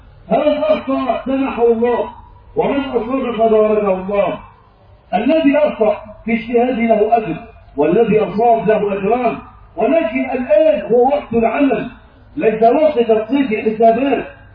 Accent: Egypt; بلادنا مصر

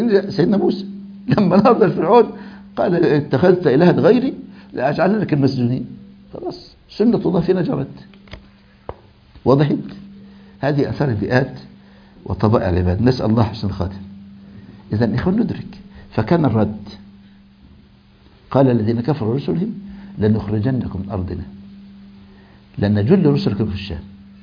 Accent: Egypt; عندنا في مصر

